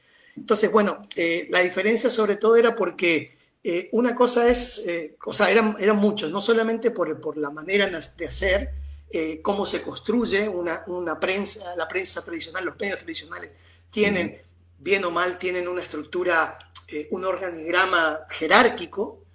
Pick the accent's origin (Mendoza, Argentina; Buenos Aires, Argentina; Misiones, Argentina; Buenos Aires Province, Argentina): Misiones, Argentina; Yo soy de una zona mucho más cálida y más, más parecida a Paraguay, soy de Misiones, y en esa zona del nordeste argentino